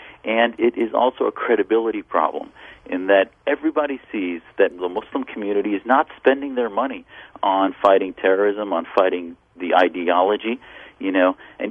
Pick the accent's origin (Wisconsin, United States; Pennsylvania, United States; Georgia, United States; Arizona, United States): Wisconsin, United States; I wasn't created in a vacuum. I grew up in Wisconsin.